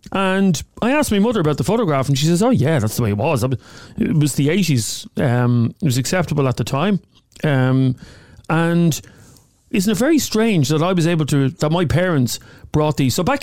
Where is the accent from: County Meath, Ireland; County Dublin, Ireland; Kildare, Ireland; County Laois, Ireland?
County Meath, Ireland; Laytown; I am from Laytown.